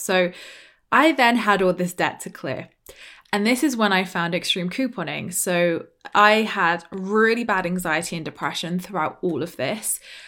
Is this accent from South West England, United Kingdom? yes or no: yes; South West England, United Kingdom; Like I'm just … from Dorset.